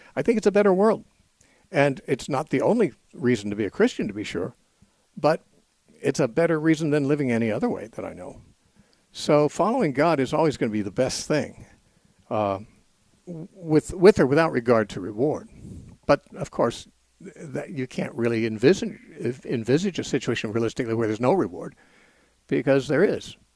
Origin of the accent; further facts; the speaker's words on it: United States; I'm an American. I have sanitary water coming out my plumbing.